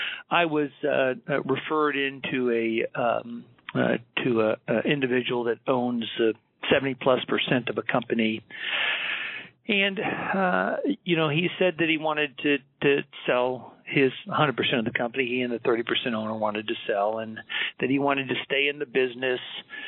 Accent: Florida, United States; born there; moved away as an adult; also born or lived in Houston; I was born in Florida, graduated both with an accounting and law degree from the University of Florida, and moved to Houston, where I practiced accounting with Arthur Anderson, migrated to the West into Nevada in 1978, and I've been here ever since.

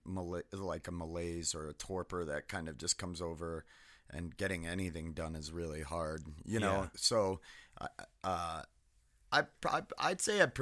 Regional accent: Winthrop, Maine, United States; also born or lived in Nashua, New Hampshire; I grew up in Maine in a really economically depressed area that, I lived in Nashua, New Hampshire till I was 8. And then we moved back to Maine where my parents were from. And I lived in a little town called Winthrop, which is in central Maine.

